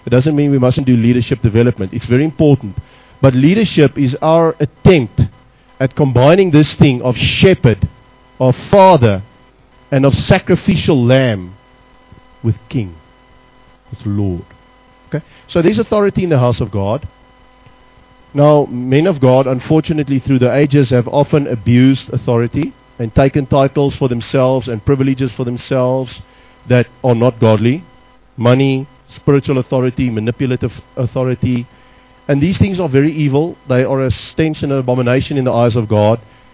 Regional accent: South Africa; I'm from South Africa.

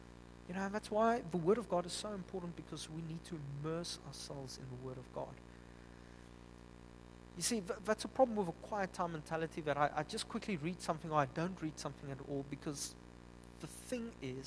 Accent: Upington, Northern Cape, South Africa; I'm from Upington, and let me tell you, in the desert, there's nothing.

